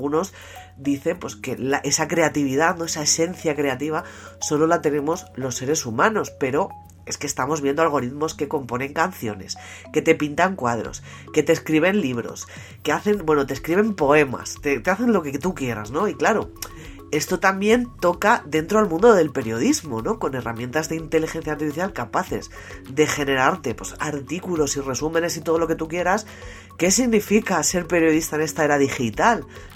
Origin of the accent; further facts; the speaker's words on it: Spain; Recibió un premio en mi país, en España